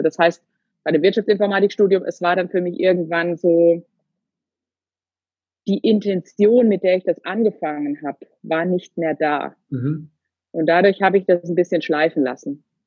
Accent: Bavaria, Germany; Wir kommen ursprünglich so aus dem Würzburger Raum.

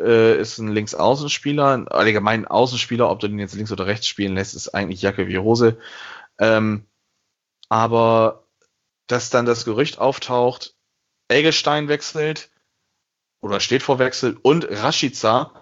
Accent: Bremen, Germany; als Bremer

